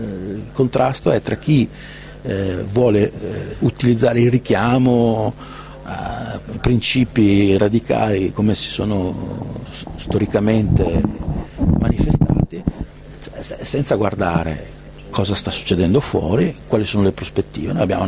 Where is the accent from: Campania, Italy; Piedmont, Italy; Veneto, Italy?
Veneto, Italy; Noi siamo veneti, siamo italiani, siamo europei